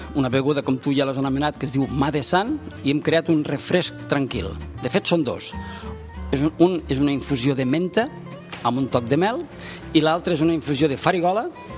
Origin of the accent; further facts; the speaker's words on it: Lleida, Catalonia, Spain; ara diguem que som un equip de Lleida, tots som de Lleida